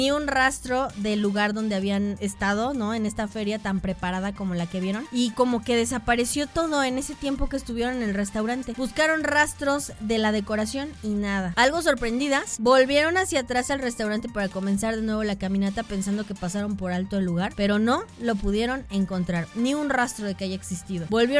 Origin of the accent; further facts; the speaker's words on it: Chile; Nosotras somos de Chile.